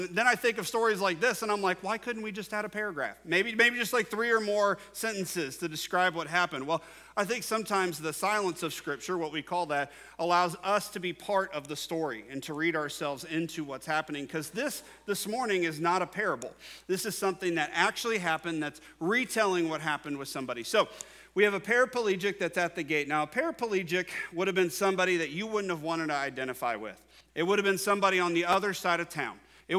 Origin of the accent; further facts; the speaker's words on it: Ross, Ohio, United States; But I am from Ross, Ohio. And I had the privilege of preaching in my hometown church for the first time 3 Sundays ago. So it was real special for me. I grew up there.